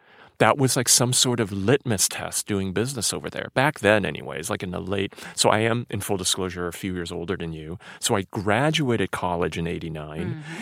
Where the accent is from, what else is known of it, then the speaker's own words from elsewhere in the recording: United States; you know, I am the American guy, the young guy that's here to sort of have some fun.